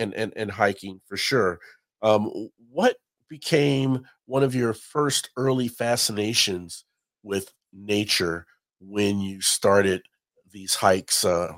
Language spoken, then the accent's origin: English; Cincinnati, Ohio, United States; I'm from Cincinnati, Ohio, and have made many trips to Kentucky and Tennessee.